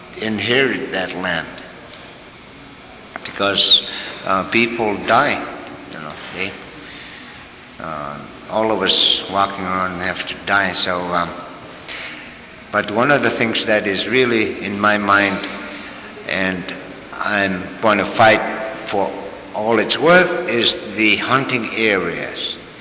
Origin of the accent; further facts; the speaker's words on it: Point Hope, Alaska, United States; from Point Hope.